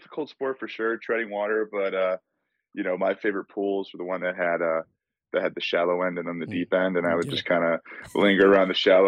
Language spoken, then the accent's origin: English; Chicago, Illinois, United States; Yeah, definitely. So I'm from Chicago.